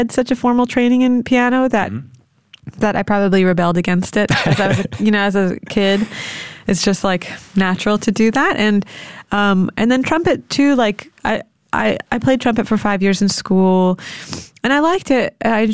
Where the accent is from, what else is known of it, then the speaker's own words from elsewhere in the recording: Saudi Arabia; now in Los Angeles, United States; even though English is more or less my first language and I've gone to an American school in Saudi Arabia, in a way I was primed for like Western life.